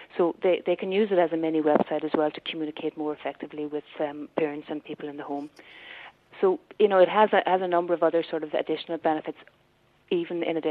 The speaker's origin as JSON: {"language": "English", "region": "Tipperary", "country": "Ireland", "said": "I'm originally from Tipperary, so I'm very keen to see this used in the south of Ireland."}